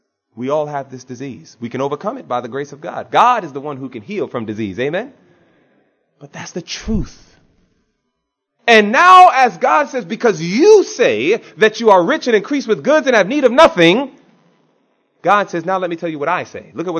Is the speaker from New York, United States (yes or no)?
yes; New York, United States; you're talking to an individual born and raised in New York.